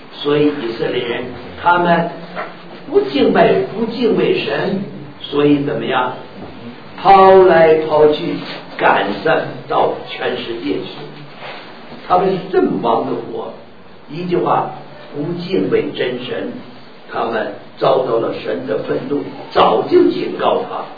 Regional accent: China; 现在我们中国人，中国人最多的人是哪一种民族？

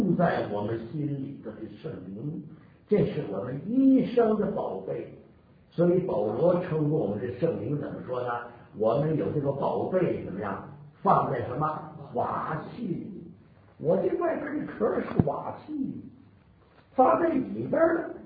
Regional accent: Northeast China, China; now in Beijing, China; 1948年，我的家乡是东北，我们家里所有的人都搬到北京来了

